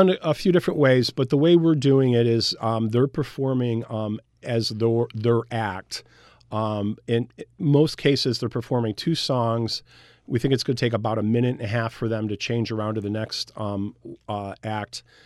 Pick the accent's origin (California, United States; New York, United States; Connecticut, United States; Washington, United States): New York, United States; Syracuse; I grew up in the Syracuse area.